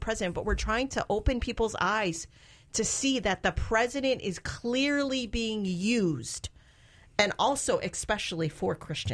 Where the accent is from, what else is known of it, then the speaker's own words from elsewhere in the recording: Chicago, Illinois, United States; I come from Chicago, which has so many levels of government.